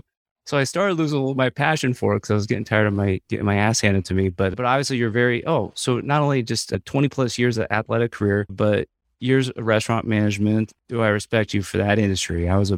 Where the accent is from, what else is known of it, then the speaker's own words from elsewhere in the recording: New Jersey, United States; I grew up in Jersey school year, and I just loved playing soccer.